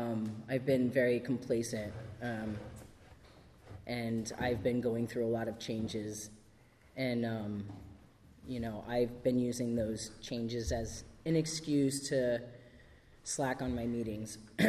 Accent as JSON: {"language": "English", "region": "Ohio", "country": "United States", "moved": "yes", "said": "I'm originally from Ohio. I moved up here over 20 years ago, something like that."}